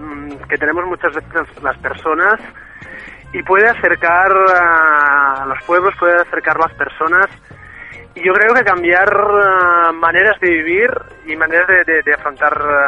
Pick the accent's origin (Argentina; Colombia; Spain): Spain; Tarragona, Catalonia; trabajé en un bar de música en euskera en Salou, porque soy de Tarragona, y en Salou